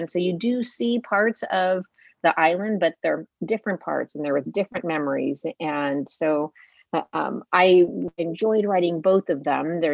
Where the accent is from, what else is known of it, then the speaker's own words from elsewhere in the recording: Key West, Florida, United States; I grew up in Key West, junior high and high school.